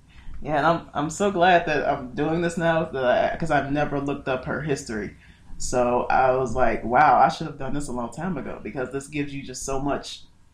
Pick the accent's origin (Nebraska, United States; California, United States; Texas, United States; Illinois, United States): Illinois, United States; Chicago; I grew up on the South Side, basically where the Youngers live, and on the South Side of Chicago.